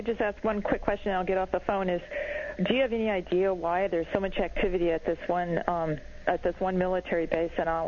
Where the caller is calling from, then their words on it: Seattle, Washington, United States; I'm calling from Seattle.